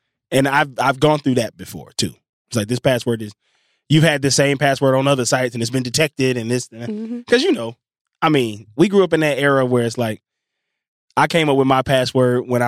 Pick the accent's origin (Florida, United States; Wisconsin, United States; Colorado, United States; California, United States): California, United States; Englewood; See, I'm from Englewood. So 310 ain't always money.